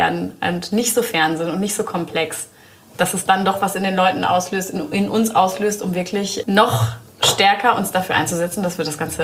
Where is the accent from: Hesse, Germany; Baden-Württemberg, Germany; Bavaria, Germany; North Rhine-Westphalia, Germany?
North Rhine-Westphalia, Germany; Soest; born there; Östliches Westfalen, ja, östlich von Dortmund.